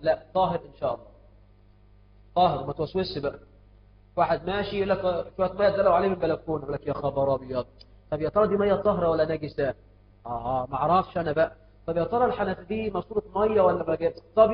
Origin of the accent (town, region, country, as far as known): Egypt